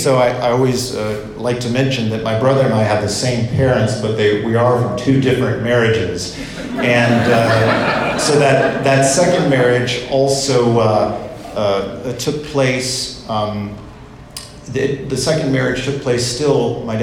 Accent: Los Angeles, California, United States; also born or lived in Southern United States; So I was born in the South, but really raised here, just down the hill in the Silver Lake area of Los Angeles.

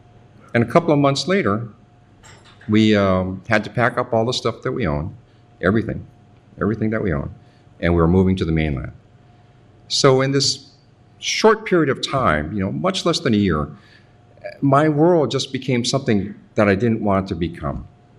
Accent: Hawaii, United States; I was born and raised in Hawaii, and it was paradise when I was a boy.

